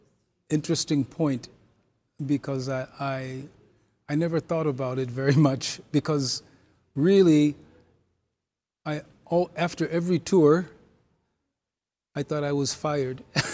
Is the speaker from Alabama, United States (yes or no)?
no; Minnesota, United States; I'm a kid from Minnesota, you know, I used to play rock music.